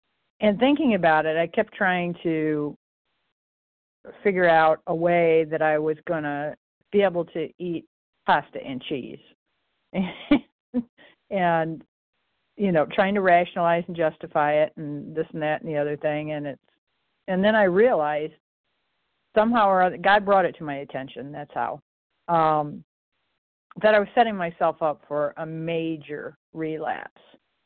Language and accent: English; Michigan, United States; recovered compulsive overeater. I'm from Michigan.